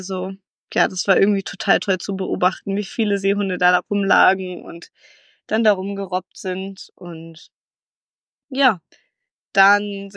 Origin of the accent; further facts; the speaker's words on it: Germany; Ja ganz, ganz, ganz dicht dran ist an ja meinem Zuhause in Deutschland.